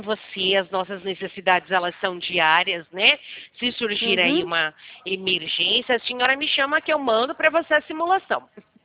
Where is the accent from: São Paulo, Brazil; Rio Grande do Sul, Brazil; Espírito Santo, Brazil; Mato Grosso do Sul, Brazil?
São Paulo, Brazil; Americana; Eu sou do Santander, mas da cidade de Americana.